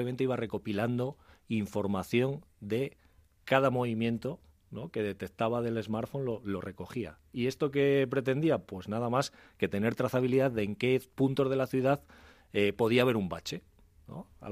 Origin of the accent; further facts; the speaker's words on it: Santander, Cantabria, Spain; now in Madrid, Spain; desde que salgo de Santander, que yo soy de Santander, hasta que llego aquí a Madrid